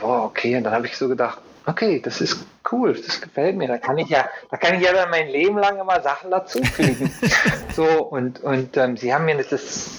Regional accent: Basel, Basel-Stadt, Switzerland; Genau, ich bin da aufgewachsen in Basel.

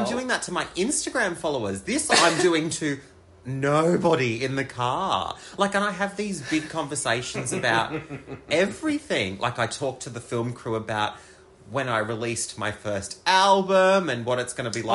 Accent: Brisbane, Queensland, Australia; yep, so just on my way to the Brisbane Entertainment Centre. I'm so excited to be back in my hometown performing to my home crowd.

